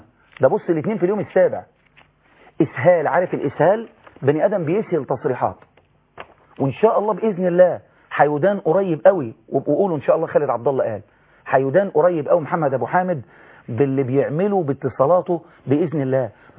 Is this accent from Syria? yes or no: no; Egypt; احنا كشعب مصري